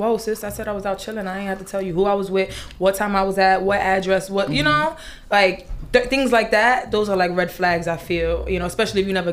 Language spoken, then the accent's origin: English; Brooklyn, New York, United States; Listen, I'm from Brooklyn, so of course I got to say it like that.